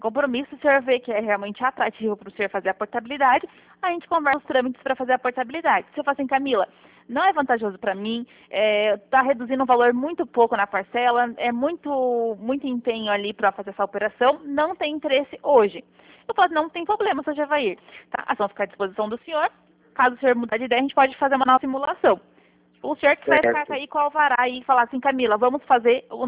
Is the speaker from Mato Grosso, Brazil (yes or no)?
no; Curitiba, Paraná, Brazil; Eu sou aqui de Curitiba, tá?